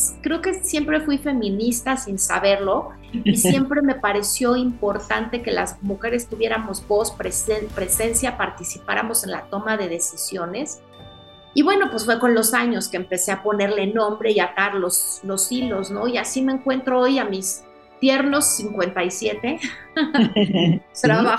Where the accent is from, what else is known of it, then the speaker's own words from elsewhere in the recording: Mexico; en una sociedad como la mexicana, en la que nos han dicho que desde niñas lo mejor que podíamos hacer era callarnos